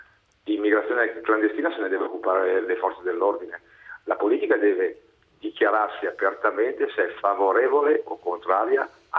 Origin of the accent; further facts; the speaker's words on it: Cavenago d'Adda, Lombardy, Italy; No, io sono di Cavena Codarda